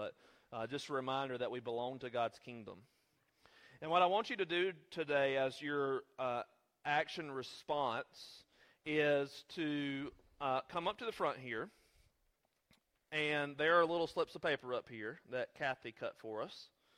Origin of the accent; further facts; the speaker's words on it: Erect, North Carolina, United States; Growing up in Randolph County, especially out there in the sticks of Erect, North Carolina, here's what I understood.